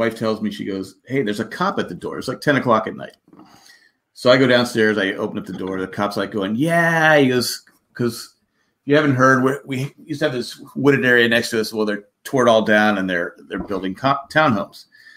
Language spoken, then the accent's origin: English; Raleigh, North Carolina, United States; But I'm from Raleigh.